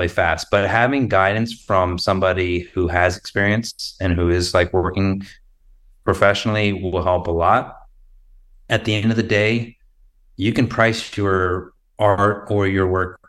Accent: Tampa, Florida, United States; I'm from Tampa, Florida.

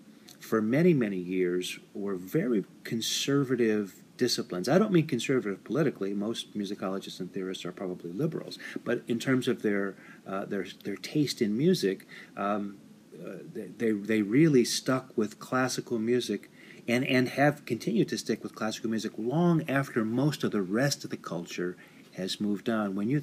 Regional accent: Detroit, Michigan, United States; my grandmother taking me to the Terrace Theater on Plymouth Road in Redford, Michigan. I grew up outside of Detroit.

